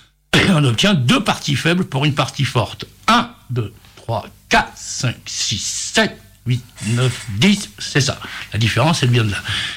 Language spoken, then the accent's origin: French; Lyon, Auvergne-Rhône-Alpes, France; Eh oui, nous avons grandi aux États-Unis, boulevardé, Lyon 8e.